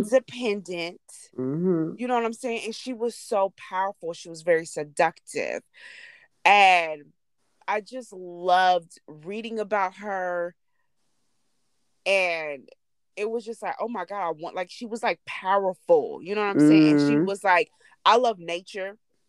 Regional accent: Missouri, United States; And then just growing up in Missouri, and there were so many Poison Ivy plants everywhere.

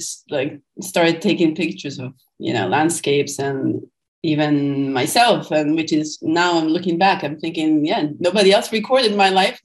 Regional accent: Israel; I grew up in Israel, and I think the context is a little bit is important, actually, because I grew up in a religious home

